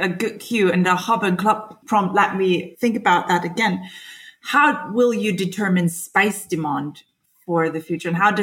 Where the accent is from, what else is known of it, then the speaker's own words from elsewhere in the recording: Germany; I come from Germany.